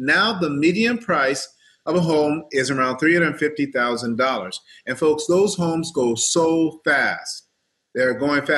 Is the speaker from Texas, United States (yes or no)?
no; San Bernardino, California, United States; I'm from San Bernardino, right? Grew up right there in the hood, 3330 Gardena Street, Delman Heights, West Side. That was seriously the hood, the oldest of seven kids.